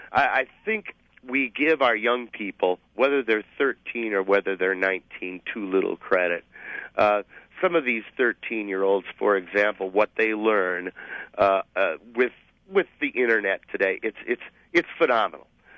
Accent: Detroit, Michigan, United States; I grew up in the Detroit area.

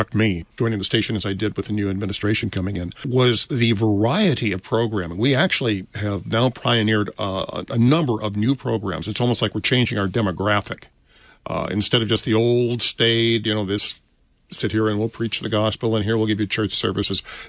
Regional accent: St. Louis, Missouri, United States; this is not the KFUO I grew up with in St. Louis.

